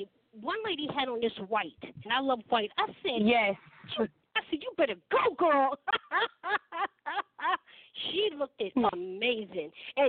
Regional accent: New York, United States; I don't know if it's because I came from New York or what.

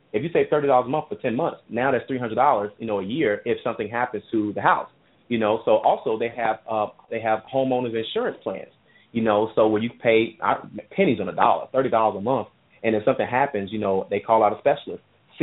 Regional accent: Memphis, Tennessee, United States; I know a big thing, I'm from Memphis, Tennessee.

